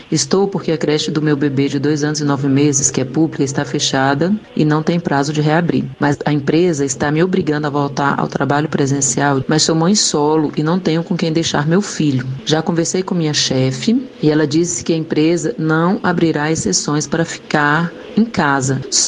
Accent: Brasília, Federal District, Brazil; sou de Brasília, Distrito Federal.

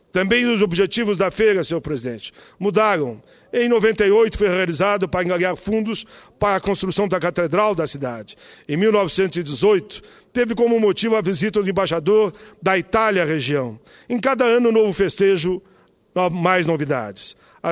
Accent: Caxias do Sul, Rio Grande do Sul, Brazil; estaremos lá na nossa querida cidade de Caxias do Sul, minha terra natal.

